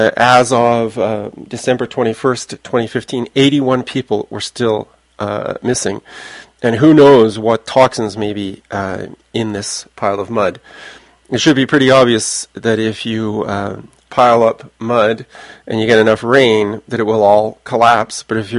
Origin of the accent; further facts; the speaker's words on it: United Kingdom; born there; I was born near London. My parents lived in London in the 1950s